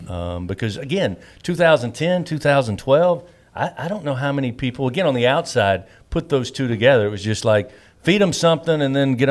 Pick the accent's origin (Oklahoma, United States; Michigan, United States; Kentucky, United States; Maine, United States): Kentucky, United States; also born or lived in South Carolina / Georgia; now in Louisiana, United States; I mean, I grew up in Eastern Kentucky and lived in South Carolina, Georgia before making my way to Louisiana.